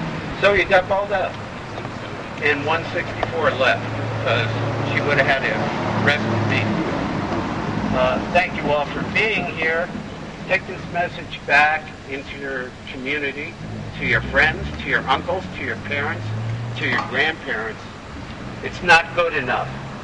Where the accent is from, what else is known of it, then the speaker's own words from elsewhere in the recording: Cleveland, Ohio, United States; now in Montpelier, United States; I am age 54, and I am Jewish, and I am from Cleveland, Ohio, living in Montpelier.